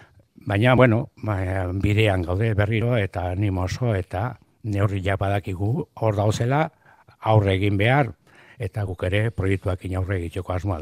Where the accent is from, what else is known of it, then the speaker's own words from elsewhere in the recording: Zizurkil, Basque Country, Spain; Gero jakin nuen, zizurkiltzarra zela, nire izipuz bada ere, nola baita ere, zizurkiltzarra naiz.